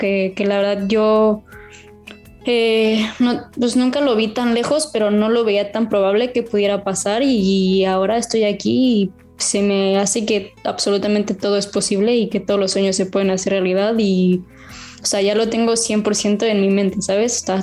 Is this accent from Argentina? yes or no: no; Mexico; now in Spain; ahora que lo estoy viviendo yo, soy de México, vengo a España, donde casi toda la gente es de aquí